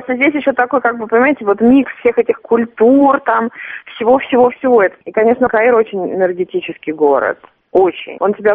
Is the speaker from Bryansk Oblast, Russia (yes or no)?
no; Saint Petersburg, Russia; Не знаю, потому что я из Петербурга.